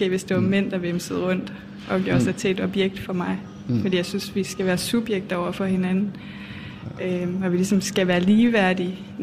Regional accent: Jutland, Denmark; Vi er begge to jyder. Vi er begge to venstreorienterede. Vi er begge to vegetar.

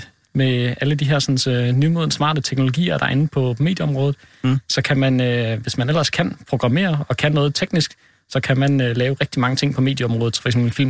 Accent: Region of Southern Denmark, Denmark; also born or lived in Aalborg / Hamburg; now in Copenhagen, Denmark; Fra Sønderjylland.

